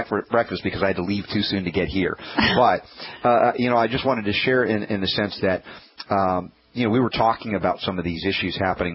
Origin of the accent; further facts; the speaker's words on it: the South, United States; I'm a Southerner transplanted.